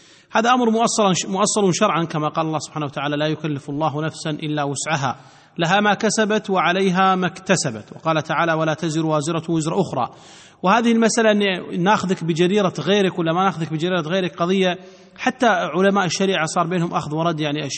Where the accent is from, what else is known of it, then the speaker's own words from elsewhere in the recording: Kuwait; حتى في النظام الأمني عندنا في الكويت